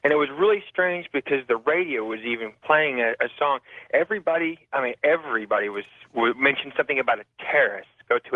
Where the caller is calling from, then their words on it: Dallas, Texas, United States; I'm calling from Dallas.